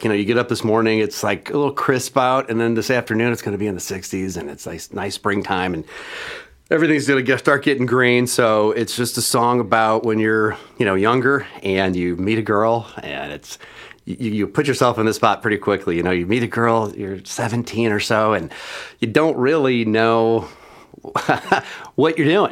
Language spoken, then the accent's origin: English; St. Louis, Missouri, United States; I'm from St. Louis, Missouri. Been there my whole life.